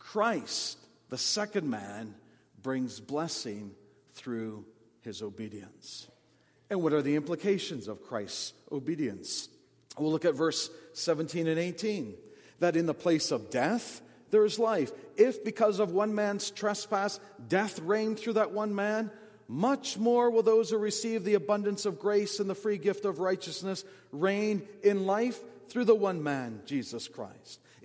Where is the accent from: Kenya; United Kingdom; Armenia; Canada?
Canada; But she's a Canadian citizen because I'm a Canadian citizen. I, in that sense, represent her. Because I'm a Canadian, she is a Canadian as well.